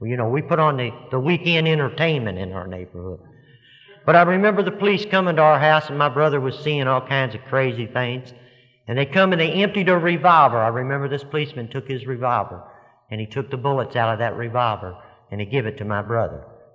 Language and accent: English; Louisville, Kentucky, United States; I am from Louisville, Kentucky, and if any of you has ever been in Louisville, I was born in a section of Louisville called Portland.